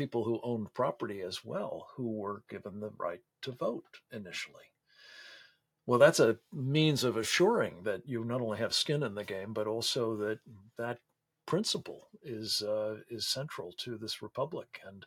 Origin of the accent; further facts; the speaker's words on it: Pittsburgh, Pennsylvania, United States; This is an expression that I grew up with in Pittsburgh, Pennsylvania